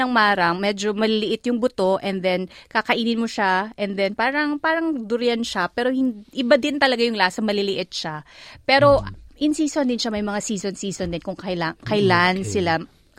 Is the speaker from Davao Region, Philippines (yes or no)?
yes; Davao, Davao Region, Philippines; taga Davao ako